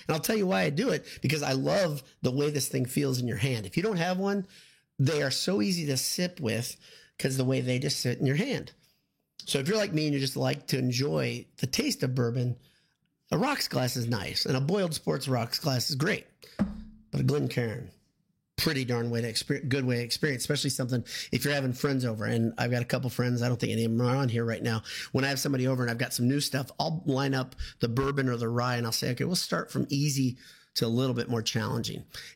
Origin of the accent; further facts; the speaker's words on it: United States; I'm not European. I'm an American. We always have ice.